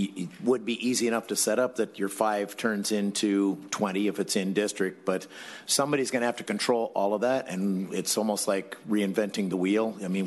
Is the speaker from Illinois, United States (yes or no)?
yes; Illinois, United States; I was raised in Illinois. So Lincoln-Douglas debates is a big deal where I came from.